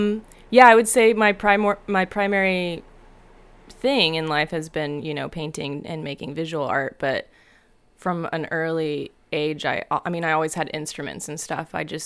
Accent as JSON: {"language": "English", "town": "Wichita", "region": "Kansas", "country": "United States", "tie": "born or raised there", "said": "Wichita, Kansas."}